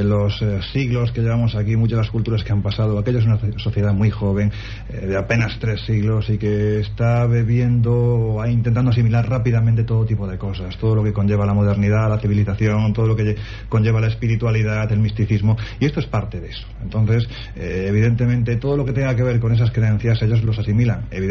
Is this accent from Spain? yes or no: yes; Spain; Y nosotros también, como europeos y como españoles, bebemos de lo que sucede allí.